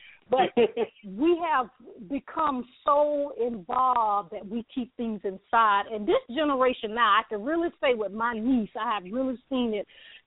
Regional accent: the South, United States; And I'm being from the South, so I'm going to be a little preference from that.

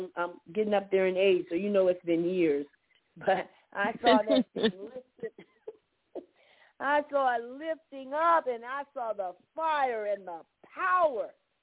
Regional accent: Florida, United States; I remember growing up in Central Florida, we could actually see all of the shuttles go off from Cape Canaveral.

